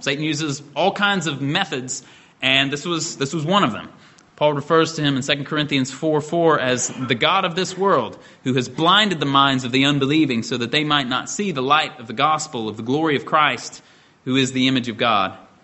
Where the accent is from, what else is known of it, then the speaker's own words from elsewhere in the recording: Indiana, United States; I come from Indiana, a hog-raising region of the country